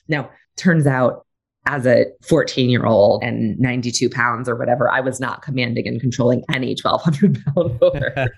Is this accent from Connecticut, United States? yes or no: yes; Hartford, Connecticut, United States; We grew up in Hartford, Connecticut, which with all love and respect is kind of a shitty New England city